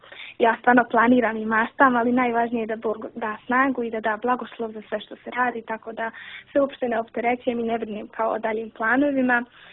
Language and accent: Serbian; Zvornik, Republika Srpska, Bosnia & Herzegovina; Inače, moj rodni kraj je Zvornik, on je tu odmah na granici sa Srbijom, tako da sam jako blizu.